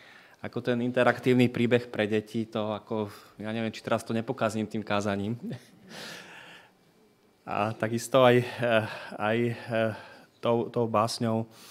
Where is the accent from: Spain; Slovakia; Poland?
Slovakia; Mestečko, Trenčín Region; Pochádzam z obce Mestečko, kde v súčasnosti aj žijem. Je to maličká dedinka v Zárieckej doline, nedaleko Púchova. Vyrastal som v evanjelickej rodine.